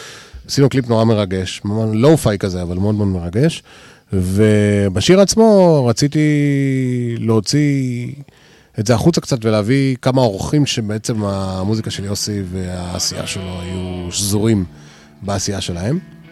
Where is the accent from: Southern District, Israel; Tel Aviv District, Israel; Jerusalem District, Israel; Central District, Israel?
Tel Aviv District, Israel; Ramat Gan; אני גדלתי ברמת גן